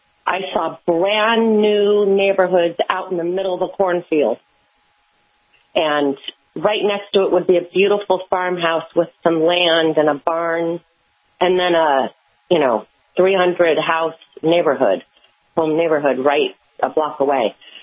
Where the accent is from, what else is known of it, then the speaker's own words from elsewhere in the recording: California, United States; Everyone thinks that because I'm coming from California that I'm not going to be able to handle the snow.